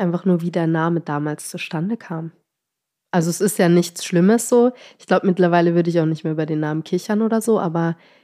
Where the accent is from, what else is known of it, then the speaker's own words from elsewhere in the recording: Wiesentheid, Bavaria, Germany; Aber ich komme aus dem wunderschönen Unterfranken aus Wiesentheit.